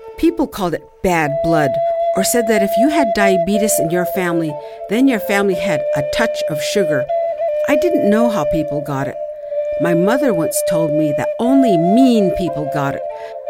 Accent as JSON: {"language": "English", "town": "Bishop", "region": "California", "country": "United States", "said": "I come from, Bishop … I come from the Owens Valley Paiutes."}